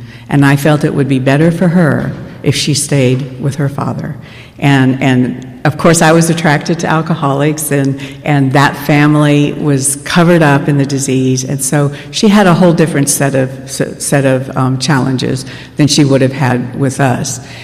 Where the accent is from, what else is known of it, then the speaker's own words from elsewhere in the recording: Miami, Florida, United States; moved away as an adult; I grew up in Miami, and when we left Miami, I did not tell her birth father where we were going.